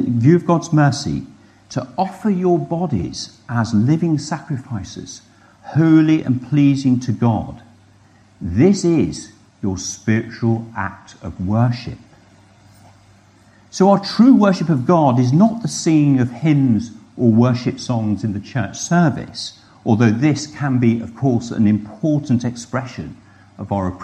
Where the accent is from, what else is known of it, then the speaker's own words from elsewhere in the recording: United Kingdom; That's tricky, being a Brit.